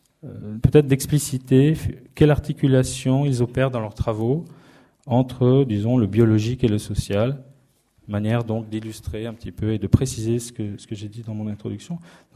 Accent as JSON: {"language": "French", "country": "France", "said": "à l'heure où vient d'être votée chez nous en France la loi sur le mariage pour tous"}